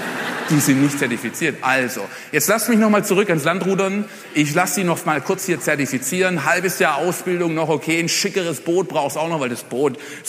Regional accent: Germany; accent: German; German is a second language; moved away; …, ich bin zwar seit 10 Jahren ausgewandert, aber mein Englisch ist einfach durchwirkt von meinem deutschen Akzent.

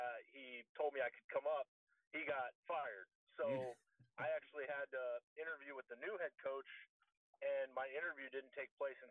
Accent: Florida, United States; I grew up in the Tampa Bay area, always thought I was going to be Mike Golsott.

